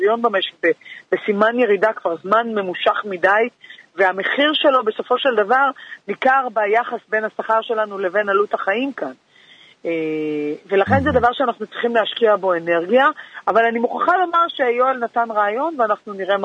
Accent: Tel Aviv, Tel Aviv District, Israel; אני גדלתי במרכז תל אביב

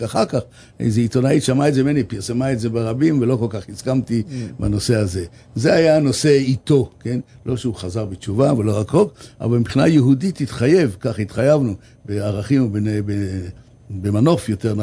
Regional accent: Bnei Brak, Tel Aviv District, Israel; לא גדלתי, התחתנתי לתל אביב. גדלתי בבני ברק

